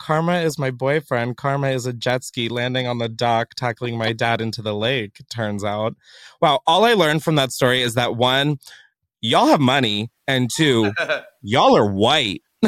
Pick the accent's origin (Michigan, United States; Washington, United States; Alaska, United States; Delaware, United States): Delaware, United States; No, I mean, Minnesota. I'm from Delaware.